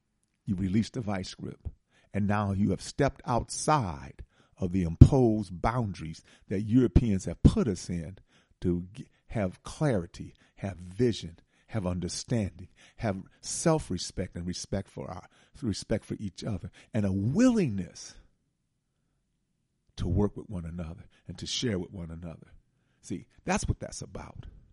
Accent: Milwaukee, Wisconsin, United States; because I'm from Milwaukee, I've talked about Milwaukee a number of times in terms of how bad it is you know.

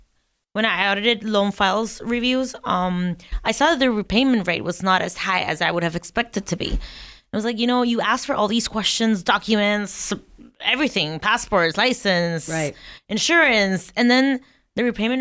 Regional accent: Ponce, Puerto Rico; English is a second language; So I'm from Ponce.

